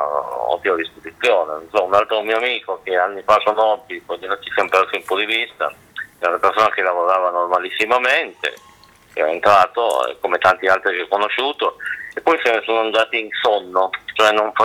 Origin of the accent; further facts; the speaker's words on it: Piedmont, Italy; c'è stata una predominanza di una visione piemontese, io sono piemontese